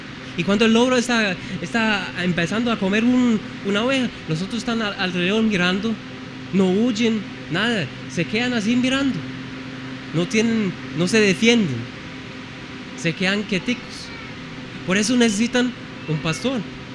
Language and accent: Spanish; Germany; En mi país, en Alemania, hay pastores.